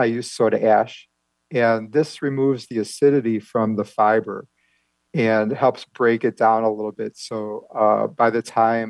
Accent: Cleveland, Ohio, United States; So I grew up in the Cleveland, Ohio area, and I had always taken art classes and been interested in art

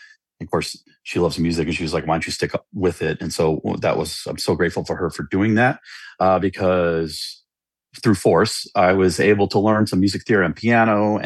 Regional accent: South Bend, Indiana, United States; also born or lived in Elkhart; I was born in Elkhart, Indiana, but my parents and I shortly moved to South Bend. And I consider myself born and raised in South Bend.

